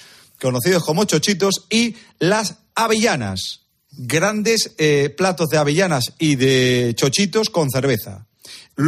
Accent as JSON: {"language": "Spanish", "town": "El Viso", "region": "Andalusia", "country": "Spain", "tie": "born or raised there", "said": "Hacemos una comida en diciembre aquí en El Viso, en mi pueblo, en la que hacemos una ruta que es absolutamente espectacular."}